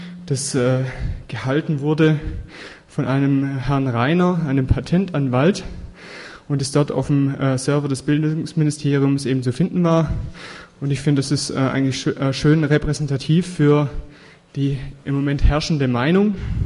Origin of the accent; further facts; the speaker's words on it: Baden-Württemberg, Germany; Bei uns, ich komme aus dem Schwaben, ist es auch oft das Häusle